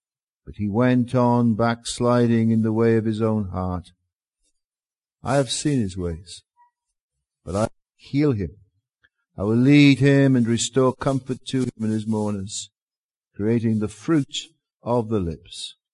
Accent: Wales, United Kingdom; moved away as an adult; now in London, United Kingdom; I came to London in 1983. I'm from Wales originally. I came to London in 1983

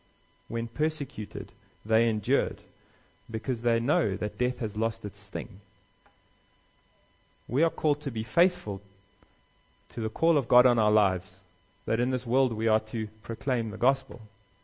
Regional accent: Johannesburg, Gauteng, South Africa; I used to go every holiday to Hartbeespoort Dam growing up in Johannesburg

